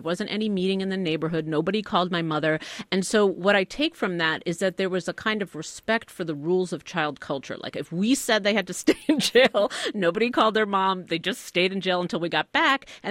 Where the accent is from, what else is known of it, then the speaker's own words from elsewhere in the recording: Queens, New York, United States; I grew up in Queens, which is in New York